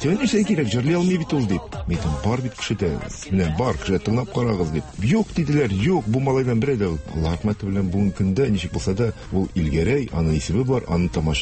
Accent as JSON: {"language": "Tatar", "town": "Kazan", "region": "Tatarstan", "country": "Russia", "tie": "born or raised there", "said": "Мин үзем Казан җегете. Тудым, үстем Идел районында. Беркая күчмәдем Идел районыдан."}